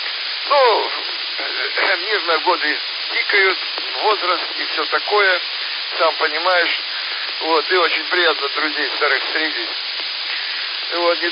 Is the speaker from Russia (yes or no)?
no; Shakhtarsk, Donetsk Oblast, Ukraine; Я твой земляк из Шахтерска. … из Шахтерска